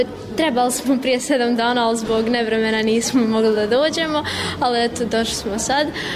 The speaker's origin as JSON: {"language": "Bosnian", "town": "Srebrenica", "region": "Republika Srpska", "country": "Bosnia & Herzegovina", "said": "dolazim iz Srebrenica, imam 15 godina."}